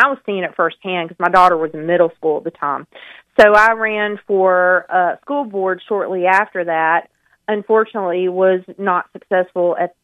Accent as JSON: {"language": "English", "town": "Montgomery", "region": "Alabama", "country": "United States", "tie": "born or raised there", "lives_now": "Huntsville, United States", "said": "I grew up in Montgomery, and I moved to Huntsville in 1998 to pursue a master's in psychology"}